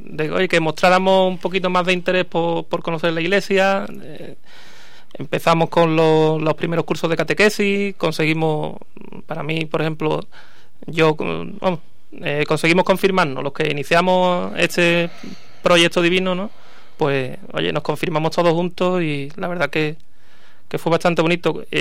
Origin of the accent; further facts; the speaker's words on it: Jerez, Andalusia, Spain; Venimos del barrio de la Asunción